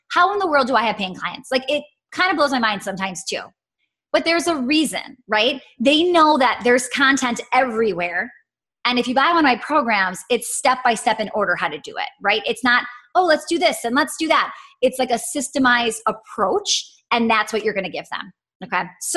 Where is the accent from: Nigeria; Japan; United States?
United States; Midwest; I'm from the Midwest. I'm very conservative.